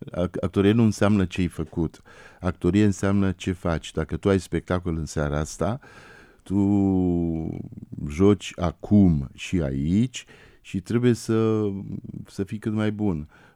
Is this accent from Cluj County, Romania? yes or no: yes; Cluj-Napoca, Cluj County, Romania; now in Bucharest, Romania; La Cluj, mă rog, acolo l-am înțeles, sunt clujean, acolo m-am format, m-am născut, m-am format, am trăit foarte, foarte mulți ani.